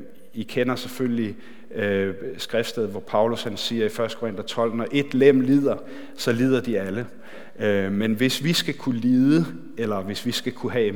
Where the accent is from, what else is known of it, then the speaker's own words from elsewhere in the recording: Capital Region of Denmark, Denmark; og jeg er født og opvokset på Bornholm